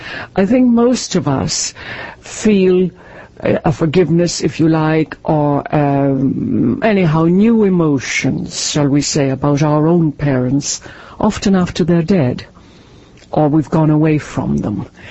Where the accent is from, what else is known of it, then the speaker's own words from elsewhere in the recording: Ireland; where I grew up and in Ireland, it was, and still is to a great extent, as recent history has proven, it was a very narrow and religious and claustrophobic society.